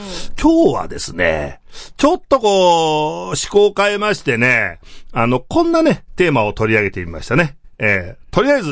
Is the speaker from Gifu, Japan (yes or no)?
yes; Gifu, Japan; まあ、僕のふるさとの岐阜県のね、はい、話っていうのはこれまでも何回もやりまして